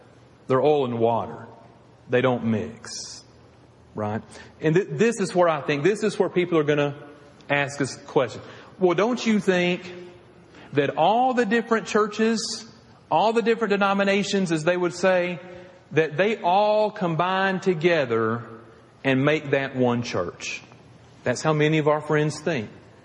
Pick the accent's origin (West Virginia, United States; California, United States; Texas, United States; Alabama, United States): Alabama, United States; Piedmont; There's a congregation on Highway 278, one on Highway 9, and then there was the one that I grew up at on Memorial Drive.